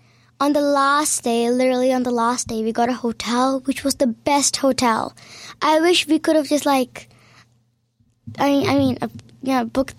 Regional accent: Pakistan; And right after that, I went to Pakistan, my home country.

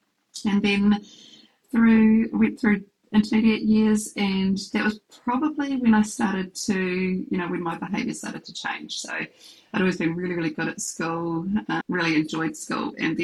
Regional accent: Taranaki, New Zealand; So, I was born and raised in Taranaki and have spent my time working here and raising children here as well.

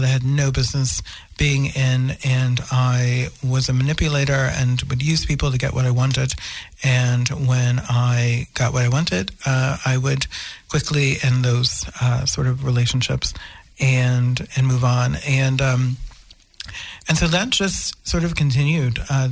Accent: New Orleans, Louisiana, United States; And So I grew up in New Orleans. I come from a long line of alcoholics and drug addicts.

